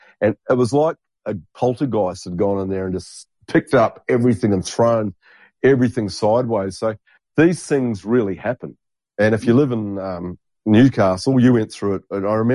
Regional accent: New Zealand; I grew up in New Zealand, right?

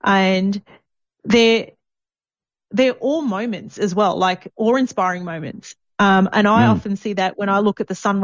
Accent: Gold Coast, Queensland, Australia; from Gold Coast, Australia.

